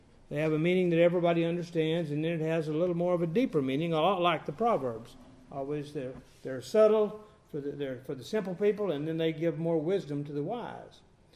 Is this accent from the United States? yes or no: yes; Texas, United States; and I'm from West Texas. I'm a lifelong Texan.